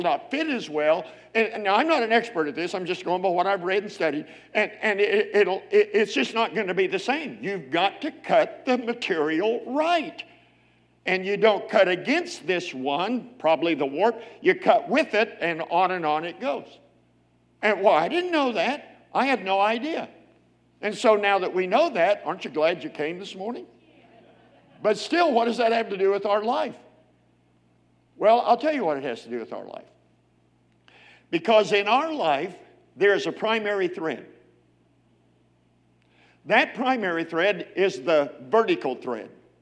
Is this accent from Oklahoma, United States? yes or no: yes; Oklahoma, United States; but I'm an Okie. I was born and raised in Oklahoma.